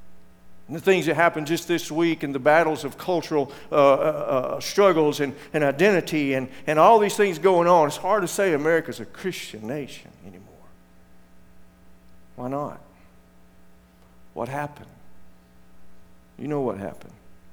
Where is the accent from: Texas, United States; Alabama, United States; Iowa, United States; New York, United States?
Alabama, United States; Arab; I grew up in Arab, Alabama. You know that's why I don't make fun of anybody. I'm from Arab. What kind of town is Arab? It's a town that got its name by a mistake.